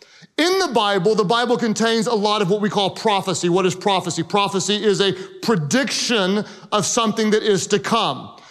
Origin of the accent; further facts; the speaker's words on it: Oklahoma, United States; but I am from Oklahoma. And I do not know where Spiro, Oklahoma is.